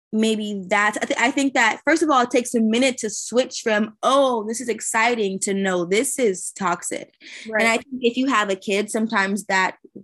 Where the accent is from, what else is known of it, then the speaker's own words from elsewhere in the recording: California, United States; like we're from the Bay. We say bro.